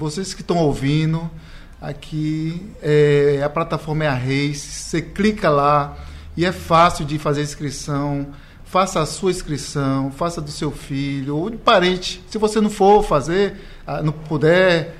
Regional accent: Ilhéus, Bahia, Brazil; é falar que eu sou de Ilhéus e fazer o convite.

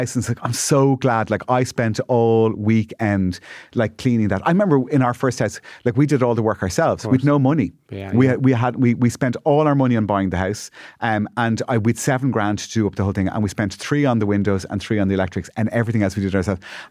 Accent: Malahide, Leinster, Ireland; now in Dublin, Ireland; because I grew up in the suburbs of Dublin. I grew up in Malahide, right? Okay. I grew up in a brand new house

